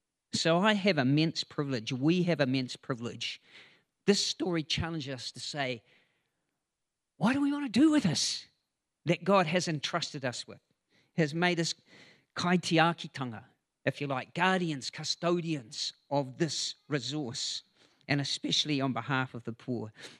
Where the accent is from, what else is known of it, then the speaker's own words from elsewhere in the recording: New Zealand; born there; is because I was born here in New Zealand.